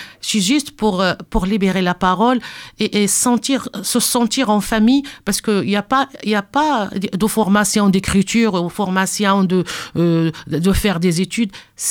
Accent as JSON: {"language": "French", "country": "Morocco", "second_language": "French", "moved": "yes", "said": "tout ce que j'ai vécu depuis que j'étais encore dans mon pays d'origine, le Maroc."}